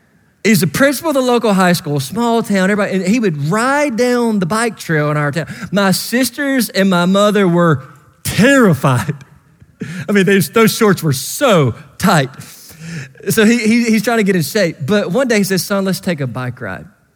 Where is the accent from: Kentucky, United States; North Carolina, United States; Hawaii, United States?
Kentucky, United States; I grew up on Noel Drive in Katy's, Kentucky.